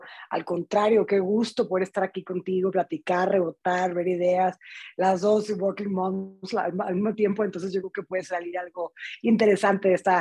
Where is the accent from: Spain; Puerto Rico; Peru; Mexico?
Mexico; Monterrey, Nuevo León; now in Mexico City, Mexico; como ya lo dijiste. Yo soy originaria de Monterrey y vivo ahora en la Ciudad de México desde hace 12 años que conocí a mi esposo chilango, me mudé para acá con él.